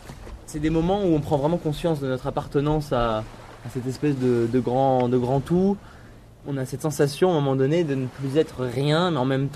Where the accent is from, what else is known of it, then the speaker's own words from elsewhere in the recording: Nice, Provence-Alpes-Côte d'Azur, France; Et j'ai 28 ans, j'habite à Nice. J'ai grandi à Nice